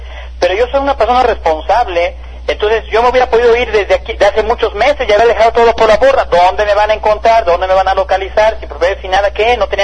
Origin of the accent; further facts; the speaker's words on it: Mexico; lo que podemos como mexicanos hacer.